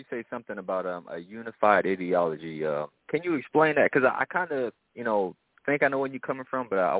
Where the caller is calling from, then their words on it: Lafayette, Louisiana, United States; from Lafayette, Louisiana.